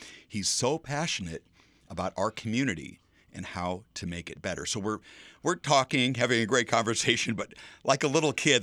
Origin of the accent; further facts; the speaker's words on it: Omaha, Nebraska, United States; when I was a kid growing up in South Omaha, there weren't a lot of tall buildings in South